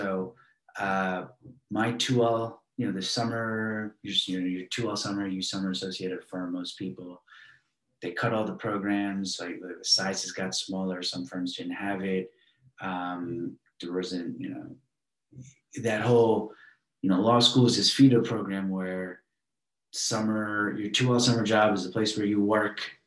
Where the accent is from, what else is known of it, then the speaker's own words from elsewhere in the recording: Queens, New York, United States; I'm a kid from Queens.